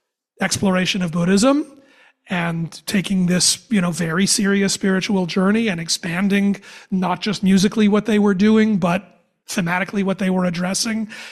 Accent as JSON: {"language": "English", "town": "Cincinnati", "region": "Ohio", "country": "United States", "said": "I'm from Cincinnati and I'm a big Reds fan."}